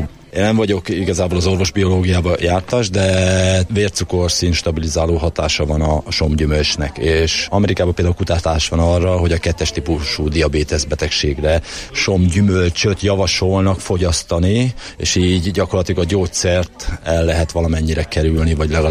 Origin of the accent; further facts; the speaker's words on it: Somogy, Hungary; somogyi vagyok, és a saját megyémnek a nevésem